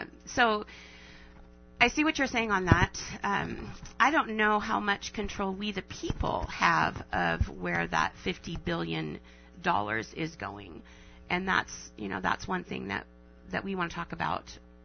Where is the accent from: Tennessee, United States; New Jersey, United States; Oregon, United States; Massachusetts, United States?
Oregon, United States; Yes, I'm from Oregon.